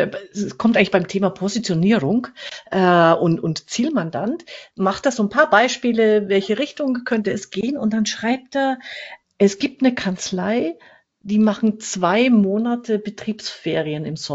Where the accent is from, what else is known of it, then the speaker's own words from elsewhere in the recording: Germany; Bei uns in Deutschland